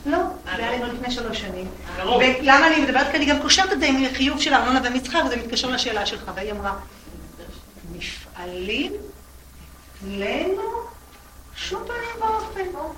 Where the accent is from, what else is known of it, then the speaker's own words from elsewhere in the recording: Netanya, Central District, Israel; גדלתי בנתניה